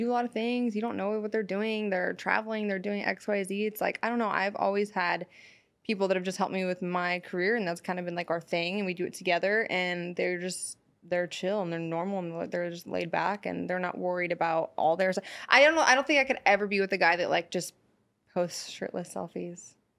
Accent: San Francisco, California, United States; now in Los Angeles, United States; because I'm from San Francisco, so I'm not really into this LA life, even though mm-hmm. I live here.

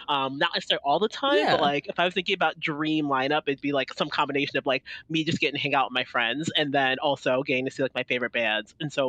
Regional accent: Baltimore, Maryland, United States; And so I grew up in Baltimore, right? Baltimore is what's referred to as like a B market when it comes to touring.

